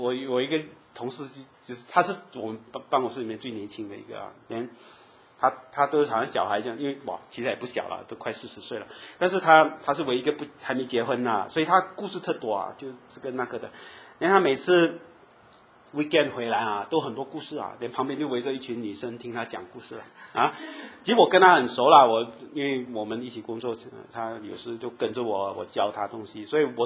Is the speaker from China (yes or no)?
no; Malaysia; 你们知道我们马来西亚人跟新加坡人就是有牙齿印啊